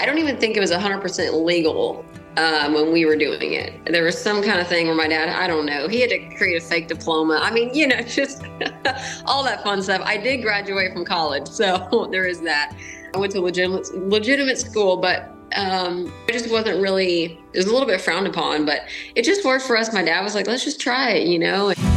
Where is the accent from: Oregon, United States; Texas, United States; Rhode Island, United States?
Texas, United States; New Braunfels; So I'm from Texas, from New Braunfels, Texas. It is in between San Antonio and Austin. It used to be a small town. It's not so small anymore.